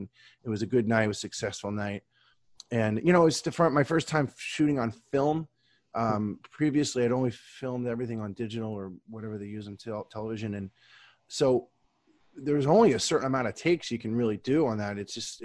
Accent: United States; I know I'm an American, but I have Irish ancestry and I know how to say it.

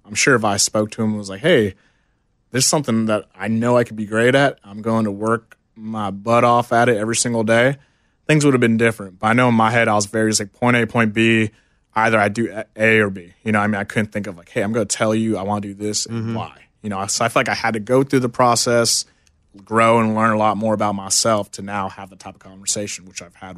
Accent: Houston, Texas, United States; Houston, Texas, born and raised.

